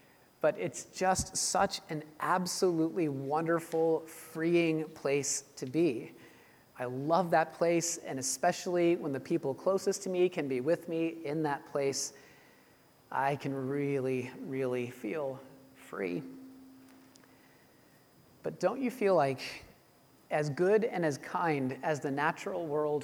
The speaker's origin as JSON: {"language": "English", "region": "Massachusetts", "country": "United States", "tie": "born or raised there", "said": "I grew up in Massachusetts, and my junior high class was taking a field trip to New York City"}